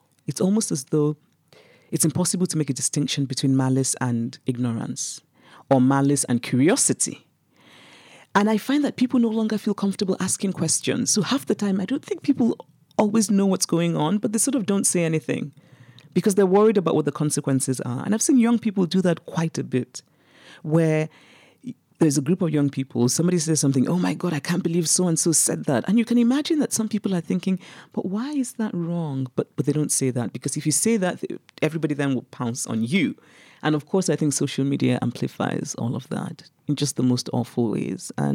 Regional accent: Nigeria; now in United States; I grew up in Nigeria, I was under military dictatorships, and I know what that feels like.

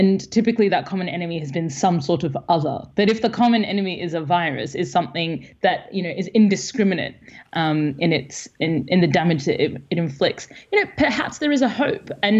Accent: Australia; I grew up in Australia, so a huge bunch of my friends are in Australia

